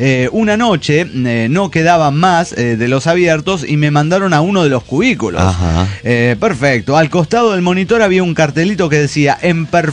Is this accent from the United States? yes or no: yes; Dallas, Texas, United States; Soy el … de Dallas, Texas.